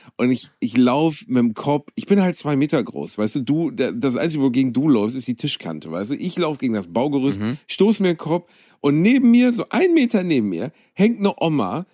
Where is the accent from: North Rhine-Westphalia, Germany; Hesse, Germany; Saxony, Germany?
North Rhine-Westphalia, Germany; Gelsenkirchen; ich komme aus Gelsenkirchen